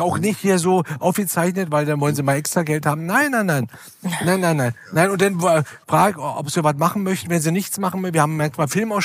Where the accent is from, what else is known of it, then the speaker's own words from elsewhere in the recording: Berlin, Germany; Als Berliner war kein Problem.